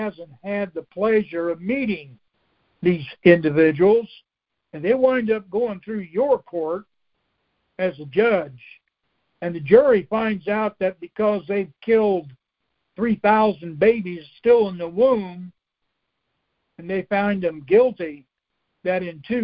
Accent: Marion, United States; My hometown, Beth's and I's, back, I don't know what it was, 12, 15 years ago, we had a mayor of Marion

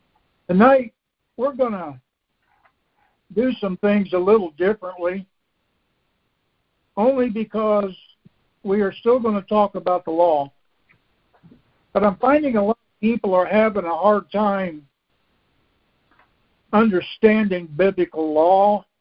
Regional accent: Indiana, United States; I am from the Free State of Indiana.

